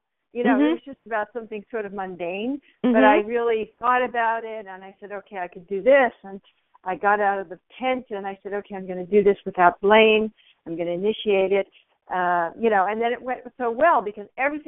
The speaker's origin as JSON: {"language": "English", "region": "East Coast", "country": "United States", "said": "But, you know, I'm from the East Coast."}